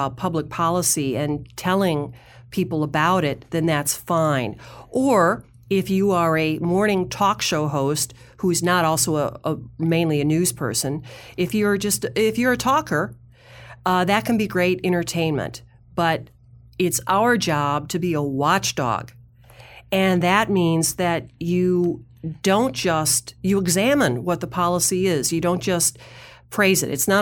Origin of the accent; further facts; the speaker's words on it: Minnesota, United States; I just returned from my native Midwest. I had a family vacation up in Wisconsin. I'm originally from Minnesota.